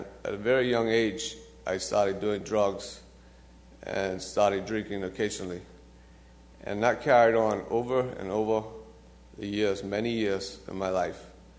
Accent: Bahamas; I am from the Bahamas, born and raised.

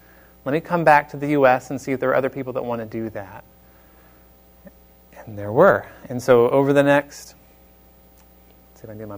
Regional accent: Waynesville, North Carolina, United States; Raleigh area, but we spent most of our lives in Haywood County, in the Waynesville area.

